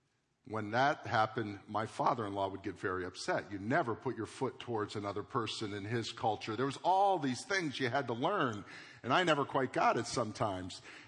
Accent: Florida, United States; I didn't know where I came from except America. I'm from Florida. That's all I know.

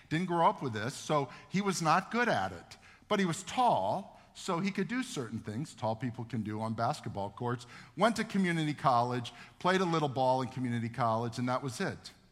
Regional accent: United States; I go, no, I'm an American.

